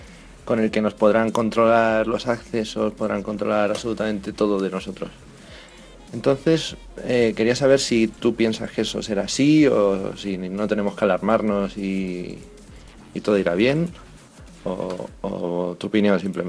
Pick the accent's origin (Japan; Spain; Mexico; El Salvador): Spain; Madrid, Community of Madrid; soy de Madrid y quería hacerte una pregunta